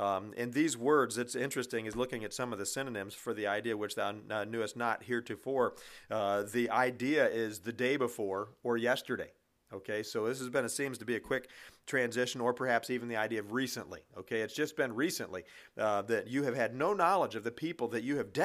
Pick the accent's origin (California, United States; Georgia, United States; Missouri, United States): Missouri, United States; But I did live for my teen years in northern Missouri. But still, half of my life or more, I haven't lived in the state of Missouri. But this is the land of my nativity.